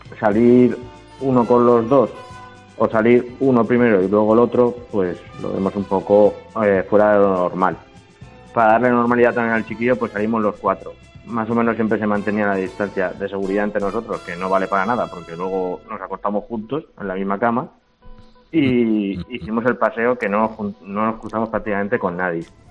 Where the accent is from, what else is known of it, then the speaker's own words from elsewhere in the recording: Valencia, Valencian Community, Spain; yo soy de Valencia, yo salí por la tarde, vivo cerca del centro